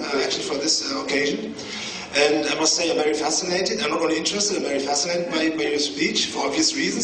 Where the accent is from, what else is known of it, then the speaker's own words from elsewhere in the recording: Germany; I'm from Germany, and actually I came on here to...